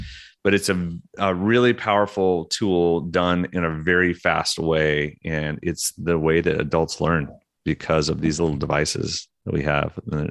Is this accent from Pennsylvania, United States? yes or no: no; Oklahoma, United States; also born or lived in Russia / Atlanta / London; So I'm from Oklahoma, but I've lived my life